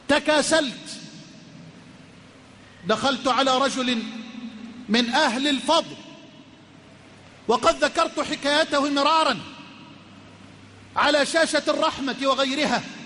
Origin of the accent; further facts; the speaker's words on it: Egypt; اللهم اجعل بلدنا مصر أمنا أمانا، سخاء رخاء